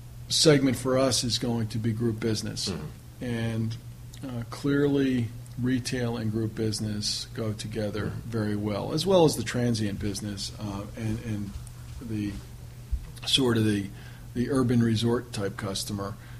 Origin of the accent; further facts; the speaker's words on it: Trenton, New Jersey, United States; recognizing I'm from Trenton, New mm-hmm. Jersey, so I happen to like the Northeast